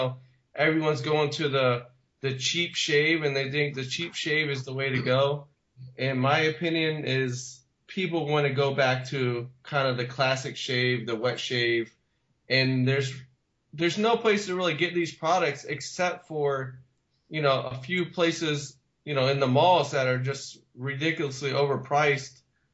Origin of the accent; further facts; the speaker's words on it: Tampa, Florida, United States; I'm originally from Tampa. I've lived here all my life. So I work a block away from where I live.